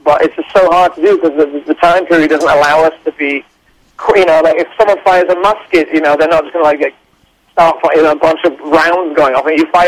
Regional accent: England, United Kingdom; me being English, I was incredibly ill-informed.

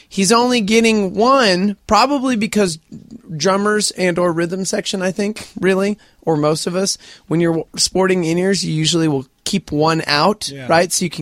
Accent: Brooklyn, New York, United States; Hey, coming up, can we talk about Brooklyn, my hometown?

